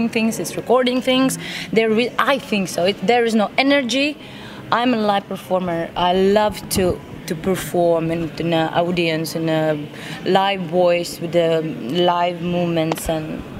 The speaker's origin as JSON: {"language": "English", "country": "Latvia", "second_language": "English", "said": "Let's leave Cleopatra as Cleopatra is. … from Latvia."}